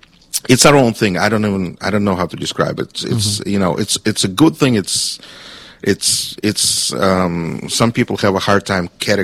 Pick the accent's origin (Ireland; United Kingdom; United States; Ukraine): Ukraine; So I'm from Ukraine.